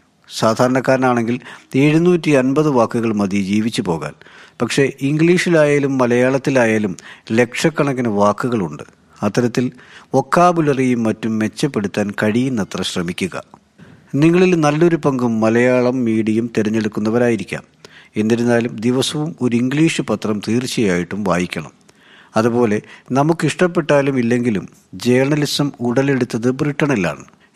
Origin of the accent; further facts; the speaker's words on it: Kerala, India; now in Kolkata, India; ഞാൻ ജോലി ചെയ്യുന്നത് കൊൽക്കത്തയിലാണ്, ജനിച്ചു വളർന്നത് കേരളത്തിലാണ്, പഠിച്ചത് ഡൽഹിയിലാണ്. മഹാരാഷ്ട്രയുമായി എനിക്ക് യാതൊരു ബന്ധവുമില്ല.